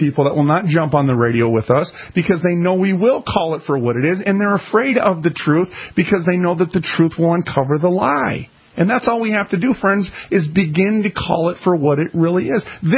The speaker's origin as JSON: {"language": "English", "town": "Minneapolis", "region": "Minnesota", "country": "United States", "said": "You know what? I'm from North Minneapolis."}